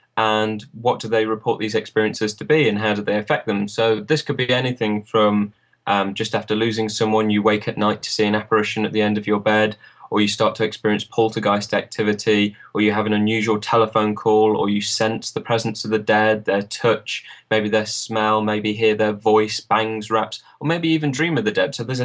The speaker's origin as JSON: {"language": "English", "region": "East Midlands", "country": "United Kingdom", "tie": "born or raised there", "said": "Right at the moment, I'm in Nottinghamshire, which is my hometown. But the rest of my time I spend in Northampton"}